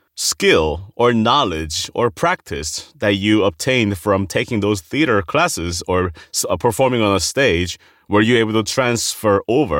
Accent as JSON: {"language": "English", "country": "South Korea", "tie": "born or raised there", "said": "I grew up in Korea."}